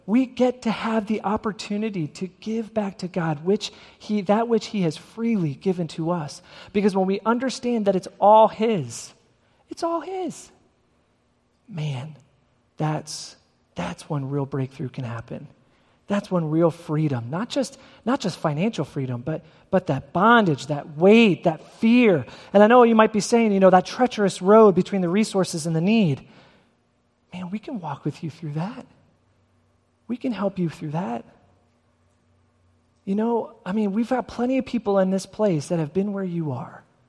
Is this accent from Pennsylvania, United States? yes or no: yes; Philadelphia, Pennsylvania, United States; I'm a kid from South Philly.